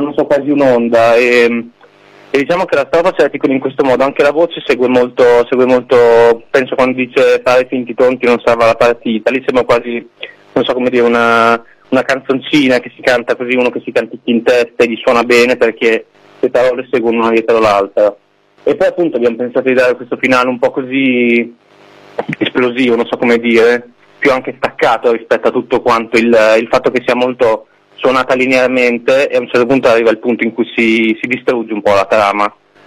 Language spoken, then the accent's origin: Italian; Rimini, Emilia-Romagna, Italy; lui è pugliese, io sono di Rimini, quindi tornavamo per l'estate a casa